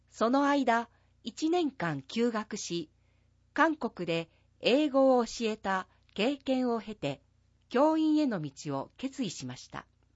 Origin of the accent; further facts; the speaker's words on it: Vancouver, British Columbia, Canada; now in Iwakura, Japan; 私はカナダのバンクーバーという都市で生まれ育ちました。両親はもともとベトナム出身ですが、1980年代にカナダに移住しました。